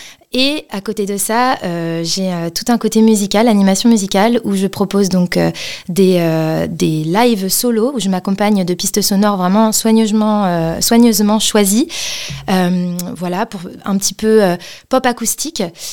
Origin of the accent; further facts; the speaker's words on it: Brittany, France; moved away; Je suis arrivée dans la région l'année dernière. Moi, je suis originaire de Bretagne